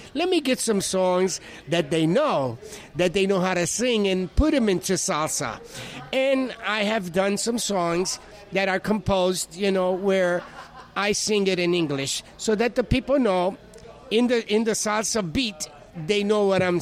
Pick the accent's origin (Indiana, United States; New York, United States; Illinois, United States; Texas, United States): Illinois, United States; Chicago; I was born in Chicago from parents from Puerto Rico. Oh, okay. And that's where I grew up, you know. That's my hometown, Chi-Town, Windy City.